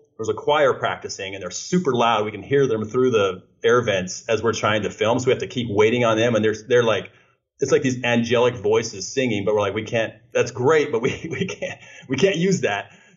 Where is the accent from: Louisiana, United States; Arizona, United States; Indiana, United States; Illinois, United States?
Arizona, United States; Phoenix; I'm in Arizona. Okay. Yeah. So I wanted to stay close to home. This is my hometown. So we shot here in the Phoenix area.